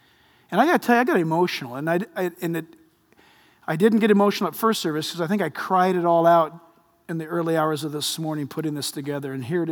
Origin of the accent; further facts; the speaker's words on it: United States; And I am an American.